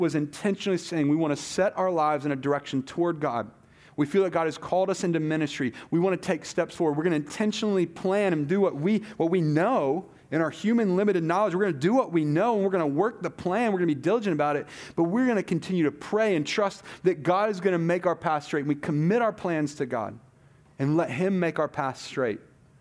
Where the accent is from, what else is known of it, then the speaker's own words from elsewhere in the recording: Southeast, United States; we're from the Southeast, like South. That's why I say y'all